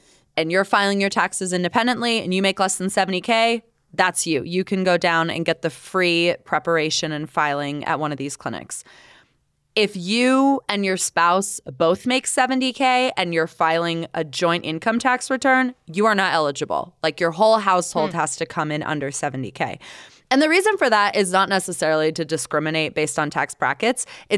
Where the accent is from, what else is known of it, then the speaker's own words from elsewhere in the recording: Canada; I mean, for me, like I'm Canadian, I have a Canadian bank account, that throws things into a whirlwind.